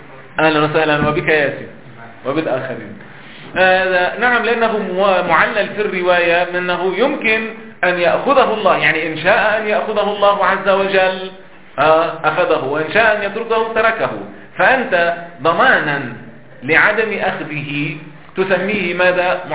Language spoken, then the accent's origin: Arabic; Lebanon; نعم، لا سيما عندنا في لبنان هذا يعد عيبا كبيرا